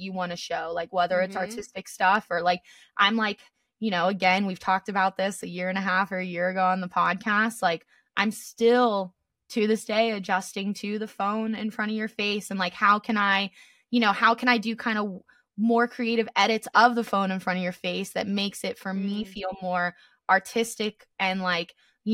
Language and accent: English; Tampa, Florida, United States; now in Denver, United States; I'm originally from Tampa, but I'm now in Denver.